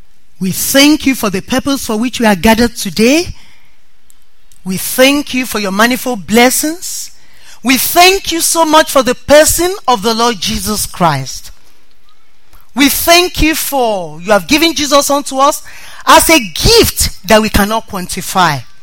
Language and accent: English; Nigeria; moved away as an adult; I am from Nigeria. I came all the way from Nigeria. I left Nigeria maybe 30th of November.